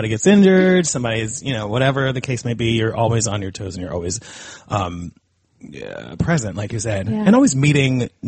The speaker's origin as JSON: {"language": "English", "region": "Connecticut", "country": "United States", "tie": "born or raised there", "said": "I grew up in Connecticut singing in the church."}